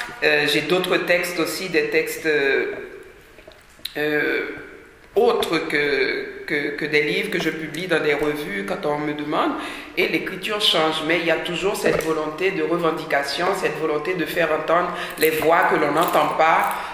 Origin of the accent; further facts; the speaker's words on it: Haiti; Haïti, qui est mon pays d'origine